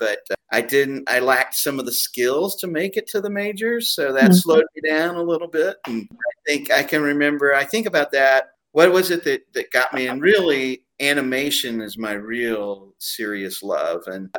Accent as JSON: {"language": "English", "town": "Houston", "region": "Texas", "country": "United States", "tie": "born or raised there", "said": "I grew up in the Houston area"}